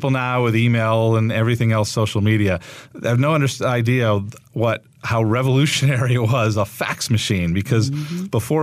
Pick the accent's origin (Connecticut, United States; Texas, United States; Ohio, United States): Connecticut, United States; Bristol; The Bristol Red Sox were the AA Eastern League affiliate of the Boston Red Sox, and they were in my hometown.